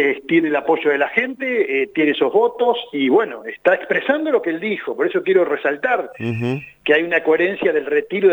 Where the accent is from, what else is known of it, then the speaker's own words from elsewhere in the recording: Lincoln, Buenos Aires Province, Argentina; yo soy de Lincoln, soy de Lincoln, ¿no?